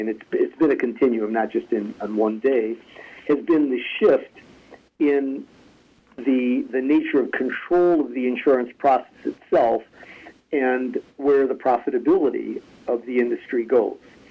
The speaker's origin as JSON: {"language": "English", "town": "Chicago", "region": "Illinois", "country": "United States", "tie": "born or raised there", "said": "I'm native Chicagoan, born and raised here"}